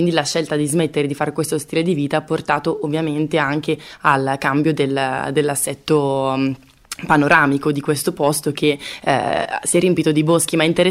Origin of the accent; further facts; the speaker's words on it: Bergamo, Lombardy, Italy; Io per esempio sono nata e cresciuta in città, a Bergamo